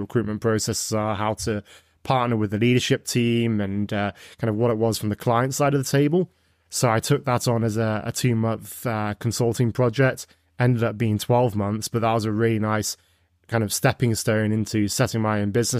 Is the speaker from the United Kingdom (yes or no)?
yes; Nottingham, East Midlands, United Kingdom; moved away as an adult; now in Canada; Yeah, so originally from Nottingham in the UK. So I was born and raised there. And I've been in North America for the past 10 and a half years, 11 years now. Came here in end of 2013.